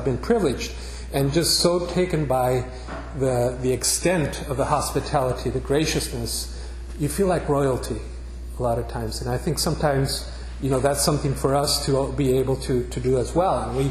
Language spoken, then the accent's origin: English; El Paso, Texas, United States; For me, I grew up in El Paso, and when I went to the Holy Land, I felt like I was home, because it's rocks, it's desert